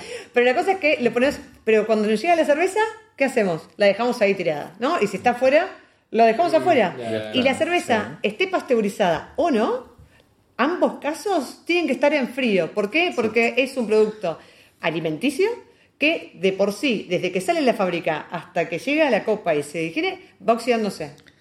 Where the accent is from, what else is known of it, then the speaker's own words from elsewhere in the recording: Argentina; Soy de Argentina, lo pueden ver por mi acento.